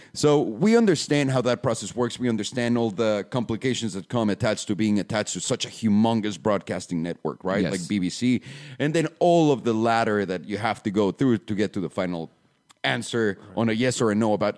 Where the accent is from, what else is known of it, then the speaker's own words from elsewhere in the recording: Mexico; I've never been able to pronounce his last name because I grew up in Mexico.